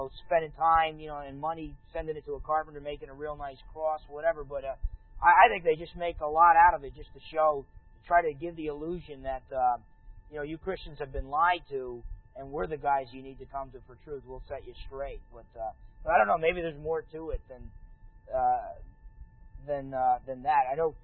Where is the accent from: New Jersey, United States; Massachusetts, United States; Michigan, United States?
New Jersey, United States; I'm from New Jersey, so I've been to Brooklyn.